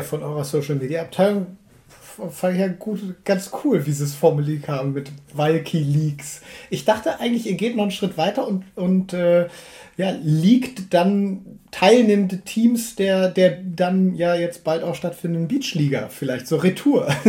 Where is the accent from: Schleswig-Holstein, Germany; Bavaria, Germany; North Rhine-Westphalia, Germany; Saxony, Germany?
North Rhine-Westphalia, Germany; Münster; born there; fand Münster immer extrem gut, nicht nur aufgrund der tollen Kaffeeröstereien dort, sondern weil es natürlich auch meine Geburtsstadt ist.